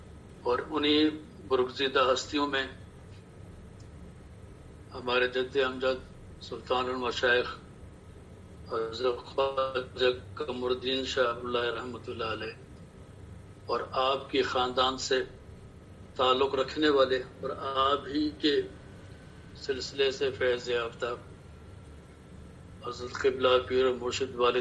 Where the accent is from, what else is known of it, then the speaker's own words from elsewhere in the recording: Jhuddo, Sindh, Pakistan; also born or lived in Jamesabad; میری پیدائش بھی جڈو ہی کی ہے, میں نے پرائمری بھی میں نے جڈو سے پاس کی. اس کے بعد 1968 میں جب میں چھٹی کلاس میں تھا اس وقت پھر ہم لوگ جیمس آباد میں آ گئے.